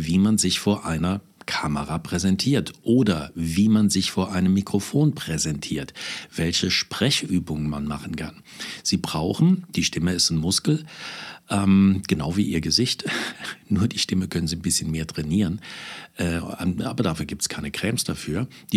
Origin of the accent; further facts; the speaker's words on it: Saarland, Germany; wie man bei uns im Saarland so schön sagt, ein paar Streifen in der Aussprache drin haben.